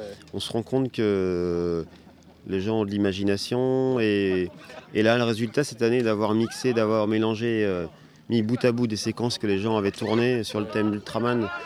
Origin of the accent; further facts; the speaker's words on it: Spain; Je suis latin, je suis espagnol.